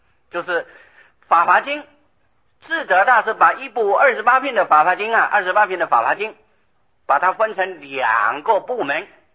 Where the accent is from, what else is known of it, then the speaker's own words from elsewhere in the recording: Taiwan; 可是我们台湾人不容易看到雪，冬天下雪啊，我们这里看不到